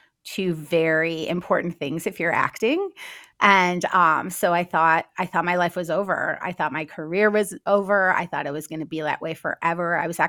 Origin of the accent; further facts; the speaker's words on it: Minnesota, United States; And I came out here and I learned a lot growing up in Minnesota because I had so many different jobs.